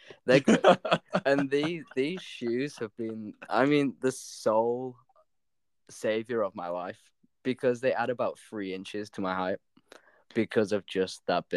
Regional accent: Yorkshire and the Humber, United Kingdom; I'm very in, because being from Yorkshire, I'm very proud of like representing my accent.

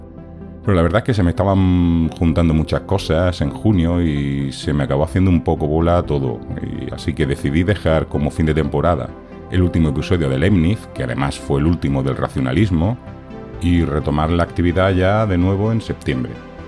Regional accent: Granada, Andalusia, Spain; como decimos en mi pueblo, que es Granada

